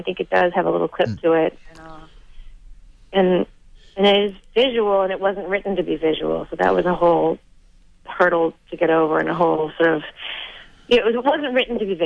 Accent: Boston, Massachusetts, United States; And I'm from Roslindale. I'm an old school Boston girl. I went to Boston Latin, went to BU. Those are my old school. I have a huge, my family and friends, that's where they are, you know?

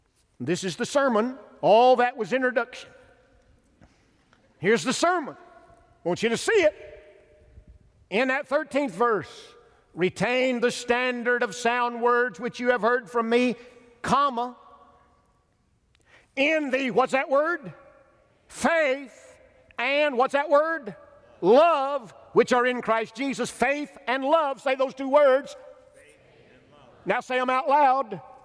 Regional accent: Pisgah, United States; drove to my hometown in Pisgah, 370 miles

